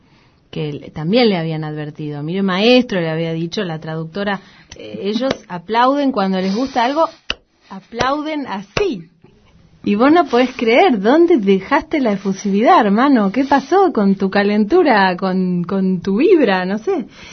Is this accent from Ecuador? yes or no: no; Argentina; Lo que tenemos nosotros como argentinos, que es maravilloso, es un desorden mental impresionante